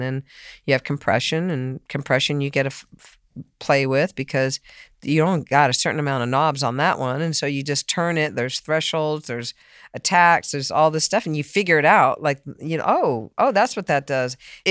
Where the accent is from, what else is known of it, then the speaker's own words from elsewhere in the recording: San Diego, California, United States; also born or lived in Boston; I grew up in San Diego. I was born in Boston, but I was only 1 year, 1 year old, and then I moved to San Diego.